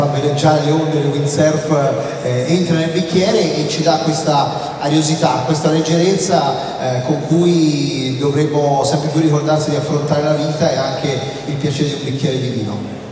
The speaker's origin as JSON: {"language": "Italian", "region": "Tuscany", "country": "Italy", "said": "Io sono toscano"}